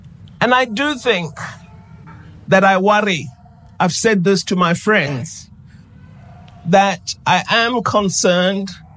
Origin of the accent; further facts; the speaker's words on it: South Africa; But I cannot, as a South African, say I go with Fatah, or I go with Hamas